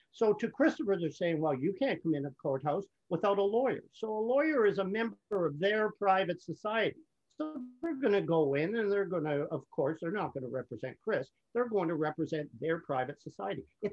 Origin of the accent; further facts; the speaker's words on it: Canada; my suggestion as a Canadian to my brother American